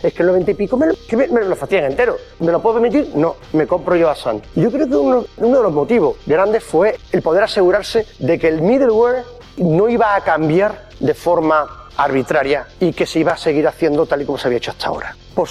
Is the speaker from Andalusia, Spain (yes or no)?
yes; Andalusia, Spain; Yo soy, como ya sabéis por mi acento, soy de Andalucía y en mi tierra somos creo que 6 millones y medio, si acaso.